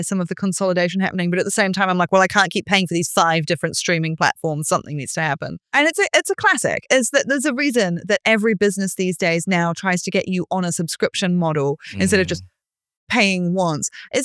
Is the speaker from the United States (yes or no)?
no; New Zealand; I'm too New Zealander for that anyway.